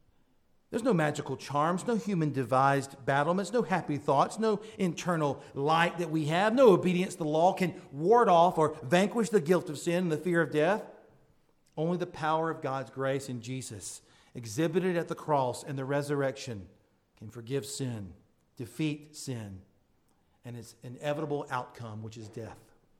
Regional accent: Southern United States, United States; So some people, you catch me as a Southerner, my pronunciations can sound foreign to you.

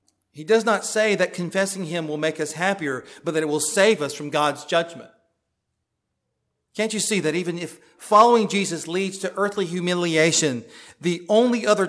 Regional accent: Florida, United States; I'm from Florida. It doesn't mean that Floridians get up and leave.

